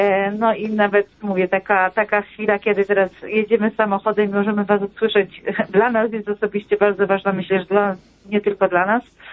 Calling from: Kraków, Lesser Poland, Poland; ja z Krakowa do Brzeska

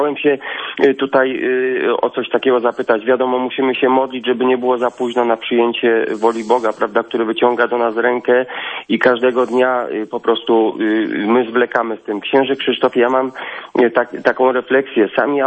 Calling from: Kraków, Lesser Poland, Poland; Ja dzwonię z Krakowa w ogóle. … z Krakowa.

